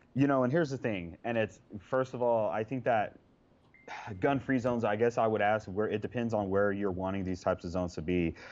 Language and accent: English; Texas, United States; people that would drive pickup trucks in high school, especially here in Texas. I know, and definitely in my hometown, you had people.